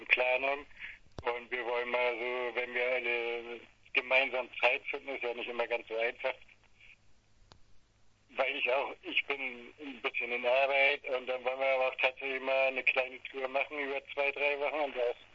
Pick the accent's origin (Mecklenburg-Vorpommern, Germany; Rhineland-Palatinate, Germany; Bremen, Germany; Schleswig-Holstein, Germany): Schleswig-Holstein, Germany; Echt? Ja, dann passt ja gut, ich auch.